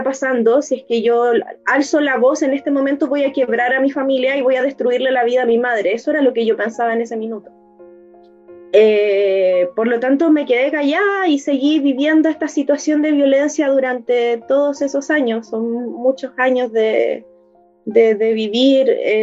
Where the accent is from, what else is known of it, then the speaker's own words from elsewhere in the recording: Chile; Bueno, yo soy profesora chilena.